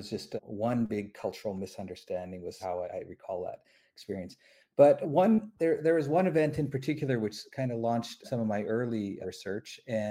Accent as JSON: {"language": "English", "country": "Canada", "tie": "born or raised there", "said": "just how different surrounding culture was there to what I grew up in Canada."}